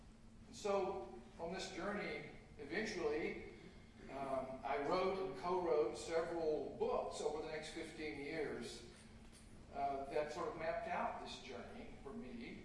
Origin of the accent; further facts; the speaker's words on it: Florida, United States; Actually, I was born in Florida. It's a peninsula. But squarely on that island, out some miles off the mainland, I was reared in a small city in central Florida